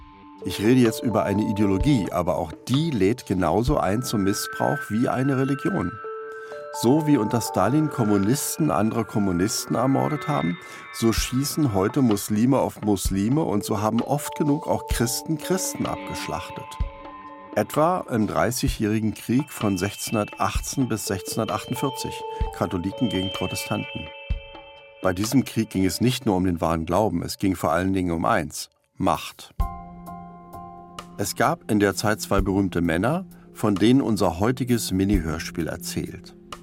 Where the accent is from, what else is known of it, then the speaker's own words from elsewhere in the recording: East Germany, Germany; Ich bin ja in der DDR aufgewachsen mit viel politischer Agitation.